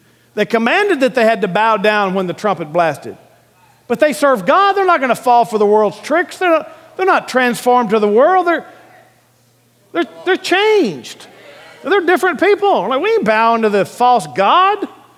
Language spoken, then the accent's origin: English; Alief, Texas, United States; I grew up in Alief and got saved and rededicated my life in Alief.